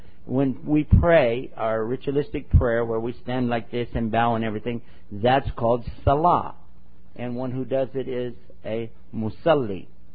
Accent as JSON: {"language": "English", "region": "Texas", "country": "United States", "said": "I'm from Texas, sound like er."}